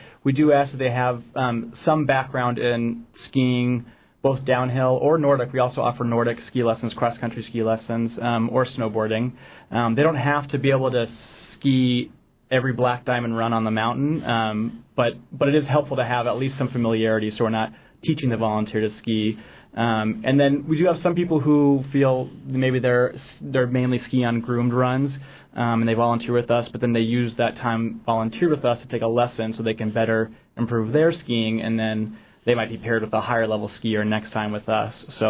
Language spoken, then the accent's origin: English; Juneau, Alaska, United States; I grew up here in Juneau